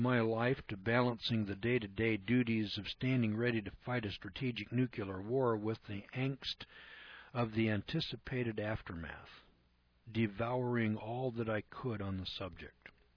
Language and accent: English; Los Alamos, New Mexico, United States; Growing up in Los Alamos, New Mexico, I was captivated by the subject of nuclear war, and somehow it became my career path.